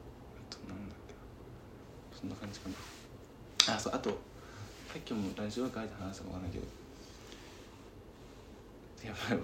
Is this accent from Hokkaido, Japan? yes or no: yes; Sapporo, Hokkaido, Japan; 俺たちは札幌出身だからなんか雪ないとなんか寂しいよねみたいな